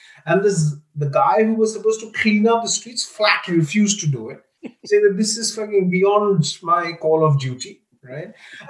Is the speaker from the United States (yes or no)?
no; India; we've talked about animals in everyday life that featured in our growing up in India.